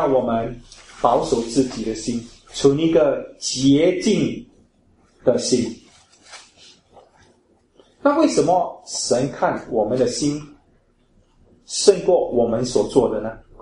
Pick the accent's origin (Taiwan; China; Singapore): Singapore; 我们是新加坡的公民，在这里我们守法，在外国我们也照样守法